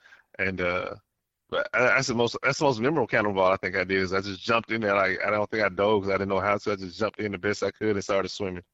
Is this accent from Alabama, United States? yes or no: yes; Alabama, United States; also born or lived in Los Angeles, United States; They get the Lakers because I was born in L.A. I was raised in Alabama pretty much for most of my life.